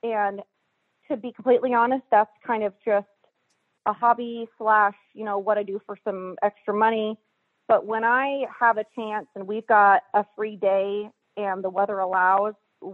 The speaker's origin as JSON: {"language": "English", "town": "Sitka", "region": "Alaska", "country": "United States", "tie": "born or raised there", "said": "Well, okay. So, I'm originally from Sitka, Alaska. And so there's nothing to do there other than hunt or fish."}